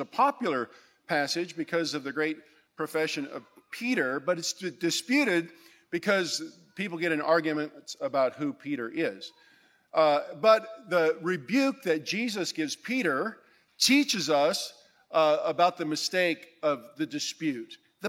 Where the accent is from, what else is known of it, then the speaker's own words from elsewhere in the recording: Moscow, Russia; now in Lynchburg, United States; I came from Moscow many years ago. We were here for quite some time, and then went off to plant a church in Lynchburg, Virginia.